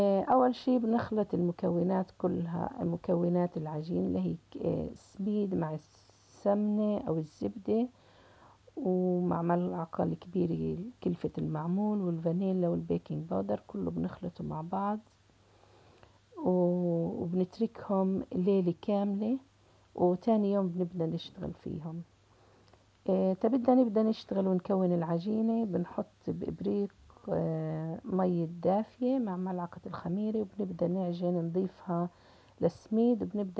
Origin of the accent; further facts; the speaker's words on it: Tulkarm, West Bank, Palestine; أنا من فلسطين، من مدينة تولكرم.